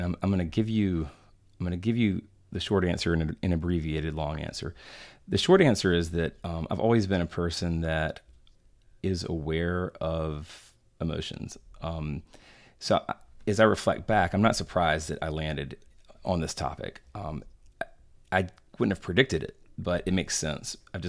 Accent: North Carolina, United States; So I'm from North Carolina.

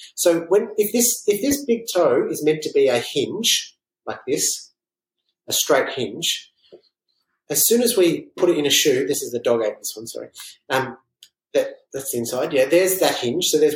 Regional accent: Melbourne, Victoria, Australia; I'm like, "Well, why are you asking me then? I'm from Melbourne."

